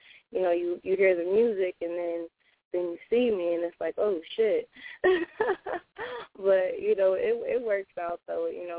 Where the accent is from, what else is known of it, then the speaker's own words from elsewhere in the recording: Delaware, United States; also born or lived in Oklahoma City; I rep Delaware because I grew up there, but I am from Oklahoma City, so I definitely always got to shout out the home team.